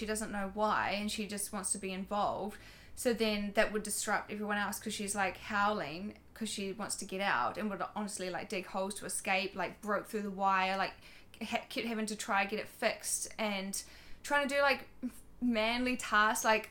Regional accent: New Zealand; now in Australia; And because I'm from New Zealand, I can't get help from Australian government with any funding to pay rent or anything.

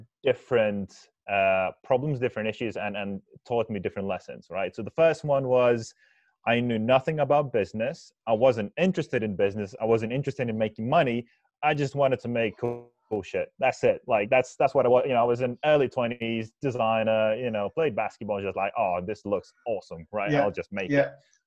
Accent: Lithuania; now in United Kingdom; I'm an immigrant in this country, in the UK. I'm from Lithuania originally.

